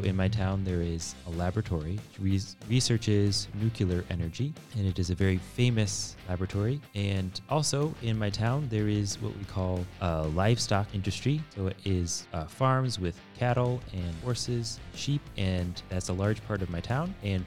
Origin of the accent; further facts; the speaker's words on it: Livermore, California, United States; I grew up in California, in a city called Livermore.